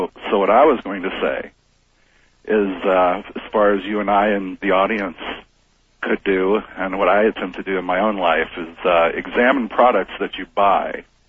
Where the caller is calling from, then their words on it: Phoenix, Arizona, United States; I'm calling from Phoenix.